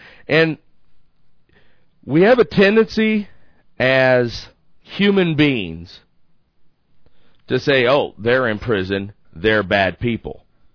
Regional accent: United States; number one, I'm an American, and so they don't really like that.

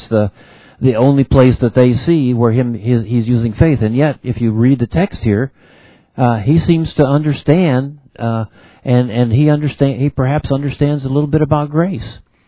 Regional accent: Ireland; I can't even pronounce it right, and I'm Irish.

